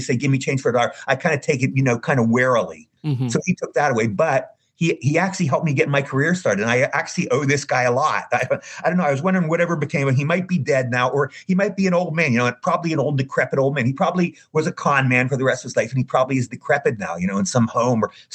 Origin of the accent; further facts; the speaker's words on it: Cumberland, United States; now in New York, United States; I come from Cumberland, a small city. Cumberland is like Mayberry. Mm. You know, we all knew each other.